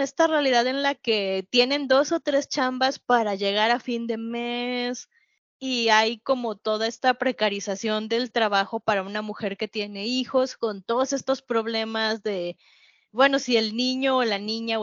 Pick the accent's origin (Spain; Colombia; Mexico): Mexico; Culturalmente, como mexicanos, tenemos esta idea de la mamá